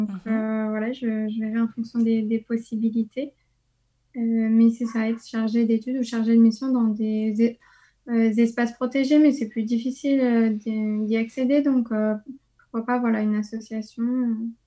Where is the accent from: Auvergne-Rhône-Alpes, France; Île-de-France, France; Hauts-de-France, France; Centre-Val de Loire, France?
Île-de-France, France; Ben, alors moi je suis des Yvelines, donc voilà, pas très loin.